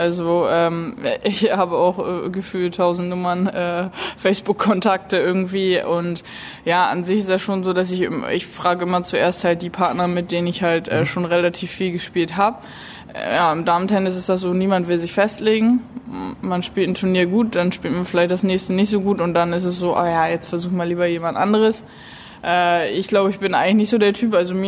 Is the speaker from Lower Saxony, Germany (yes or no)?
yes; Wiefelstede, Lower Saxony, Germany; also aufgewachsen bin ich in Wiefelstede. Kleines Örtchen bei Oldenburg.